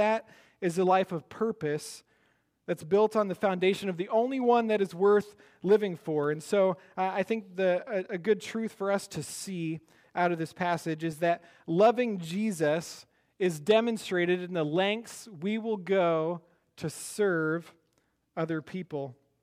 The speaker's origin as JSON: {"language": "English", "region": "Iowa", "country": "United States", "tie": "born or raised there", "said": "many of you know I grew up in Iowa, and I remember saying, you know, I'm just a kid from Iowa."}